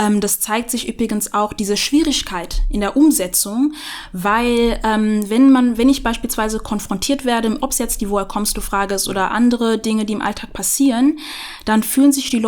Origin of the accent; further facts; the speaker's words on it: Germany; dass ich im Grunde genommen gebürtige Deutsche bin. Ja, so, ich bin hier in dem Land aufgewachsen, geboren, wie auch immer.